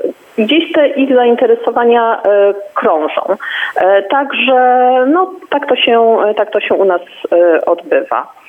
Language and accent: Polish; Kwidzyn, Pomeranian Voivodeship, Poland; Ja chodziłam do pierwszego liceum ogólnokształcącego w Kwidzynie. Pochodzę z Kwidzyna.